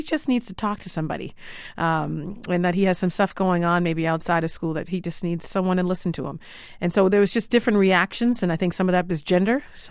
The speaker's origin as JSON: {"language": "English", "town": "Boston", "region": "Massachusetts", "country": "United States", "tie": "born or raised there", "said": "So I was born and raised in Boston. I'm a product of all BPS schools, and I say that proudly, including Boston Latin School"}